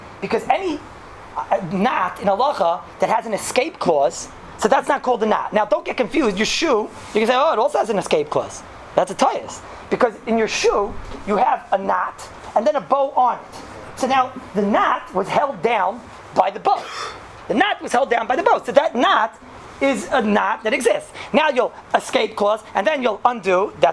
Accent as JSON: {"language": "English", "town": "Flatbush", "region": "New York", "country": "United States", "said": "I'm from the old country. I'm from Flatbush."}